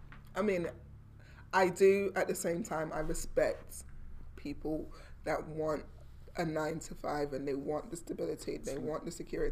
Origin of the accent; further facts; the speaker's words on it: United States; born there; I was born in America and the special needs kids went on like small yellow school buses.